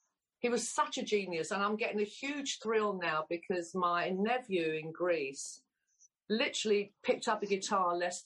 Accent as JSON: {"language": "English", "region": "London", "country": "United Kingdom", "tie": "born or raised there", "accent": "Cockney", "said": "I'm a Cockney. I'm actually a real Cockney. I was born in the East End within the sound of the Bow Bells."}